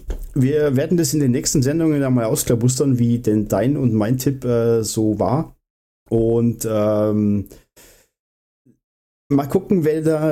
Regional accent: Bavaria, Germany; weil als Oberbayer oder als Allgäuer ist ja Bad Tölz nicht so weit weg

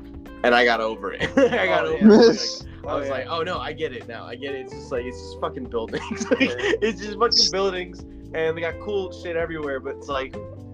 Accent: Sacramento, California, United States; And okay, I've been in California my whole life. I grew up in Sacramento, and I've been like to San Francisco, San Diego.

